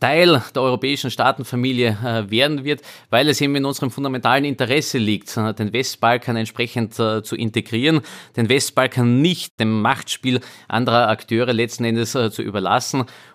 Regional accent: Austria; wir sind ja auch, so ehrlich muss man sein, als Österreicher ein Profiteur von diesen Entwicklungen

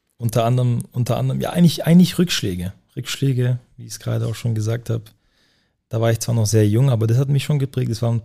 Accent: Stuttgart, Baden-Württemberg, Germany; Als Schwabe, als Stuttgarter Junge

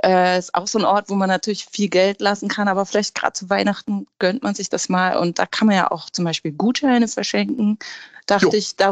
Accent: Hamburg, Germany; dass Hamburg für mich grundsätzlich die wichtigste Stadt überhaupt ist und meine Heimat

